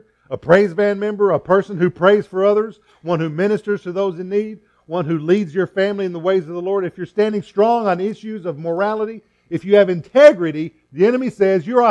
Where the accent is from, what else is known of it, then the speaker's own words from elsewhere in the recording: Texas, United States; You know, from where I grew up in West Texas, if a snake rattles, it's bad.